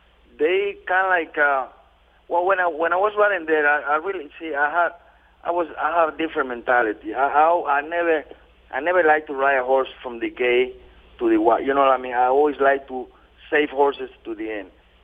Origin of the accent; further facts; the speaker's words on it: Panama; A lot of people get confused that they don't think I'm from Panama, because I don't have a Spanish name